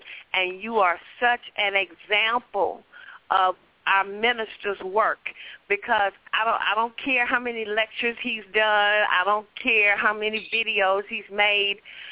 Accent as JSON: {"language": "English", "town": "Compton", "region": "California", "country": "United States", "said": "You know, hey, I'm from Compton. I'm not supposed to be teary-eyed."}